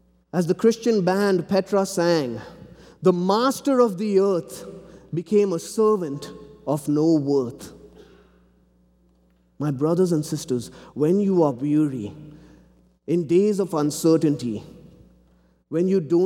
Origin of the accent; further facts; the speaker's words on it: South India, India; I grew up in India, and computer lab was on Tuesday afternoons. If you know anything about South India, it's 120 degrees in the summer, and at least 100 degrees the rest of the year.